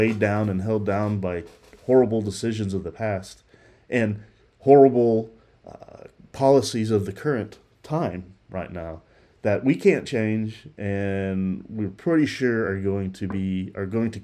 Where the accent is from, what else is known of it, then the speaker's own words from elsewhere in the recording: Texas, United States; I would prefer my home state of Texas